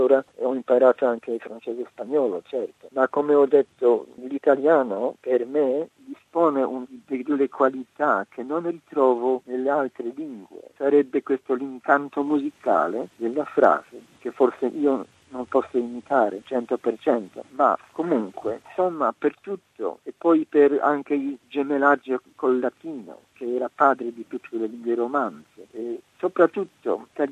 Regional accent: Kraków, Lesser Poland, Poland; Italian is a second language; Cracovia, la mia città natale e vecchia capitale di Polonia, era abbastanza italianizzata a partire dal 500.

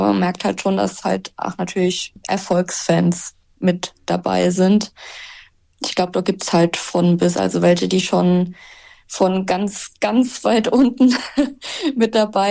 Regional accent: Elversberg, Saarland, Germany; Früher, wenn irgendjemand gefragt hat, ja, wo kommst du her, habe ich dann nie direkt Elversberg gesagt, weil es kein Mensch gekannt hatte. Da hat man dann immer auf Saarbrücken oder sowas ausgewichen.

